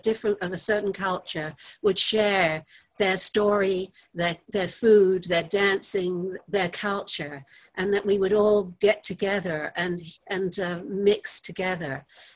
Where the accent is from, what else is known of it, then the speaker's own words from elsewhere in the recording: England, United Kingdom; also born or lived in Jerusalem; now in United States; I live in Central California near the ocean, but I grew up in England. So I have a sort of a little bit of a different perspective, but I want to share, I lived in Jerusalem for 9 years